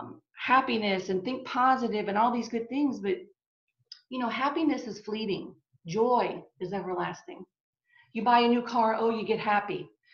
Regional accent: New Orleans, Louisiana, United States; And so I'm born and raised in New Orleans. And like you said, we live in Alabama.

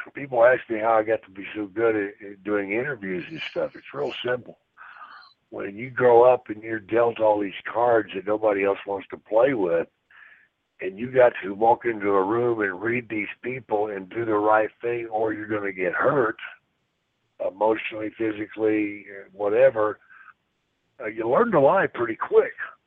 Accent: Texas, United States; You know, I was raised in Texas. I'm not from Stone Mountain.

